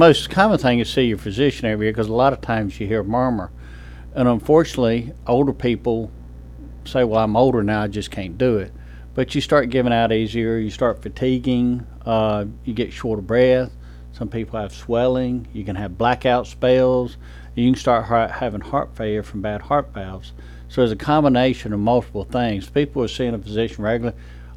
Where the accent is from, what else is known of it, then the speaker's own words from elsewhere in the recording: North Carolina, United States; moved away as an adult; also born or lived in Mississippi; So I started in North Carolina. I'm originally from North Carolina. Trained at North Carolina State and went to Wake Forest Medical School. And then since 1990, I've been a Mississippian.